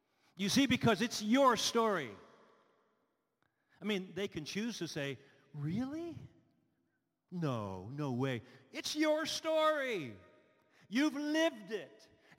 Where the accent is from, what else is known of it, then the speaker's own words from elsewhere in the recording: Latrobe, Pennsylvania, United States; And I'm from Latrobe, Pennsylvania. I grew up in Latrobe. I still spend a lot of time with 18 to 20 of my closest high school buddies.